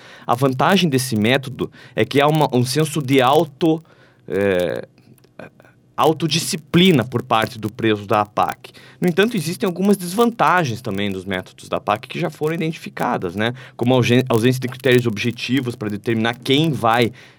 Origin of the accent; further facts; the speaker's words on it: Brazil; é um direito de todos nós, enquanto sociedade. Né, enquanto brasileiros.